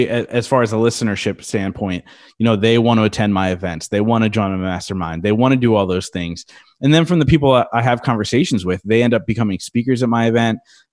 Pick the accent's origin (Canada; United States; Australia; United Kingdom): United States; Reading, Pennsylvania; I want to do a live event in my hometown of Reading, Pennsylvania, where there's no airport.